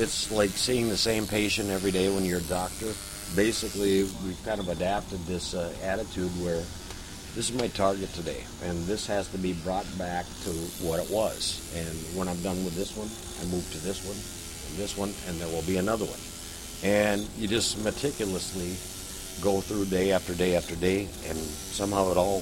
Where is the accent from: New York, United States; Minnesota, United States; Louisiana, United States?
Minnesota, United States; Meadowlands; I grew up on the Iron Range, a little town called Meadowlands. And I grew up on a farm, and we were making the hay and milking the cows and all that kind of stuff.